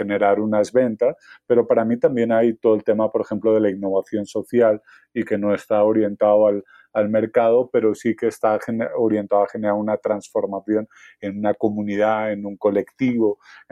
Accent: Spain; now in Colombia; Pero yo he trabajado aquí en Colombia, soy español, y entonces he trabajado aquí en Colombia ya 7 años.

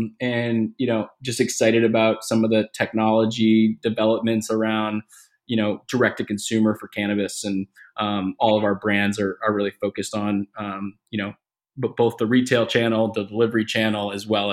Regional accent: Boston, Massachusetts, United States; I grew up in Boston in the city

